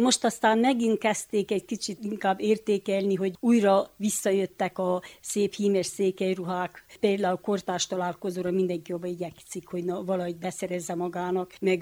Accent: Kápolnás, Romania; also born or lived in Bucharest / Satu Mare; Itt értem a gyerekkoromat, itt is születtem, és itt nőttem fel.

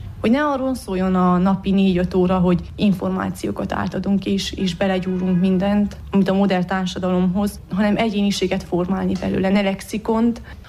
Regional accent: Sântimbru, Harghita, Romania; Én Csíkszentimről vagyok, falusi iskolába végeztem az 1-8 osztályomat

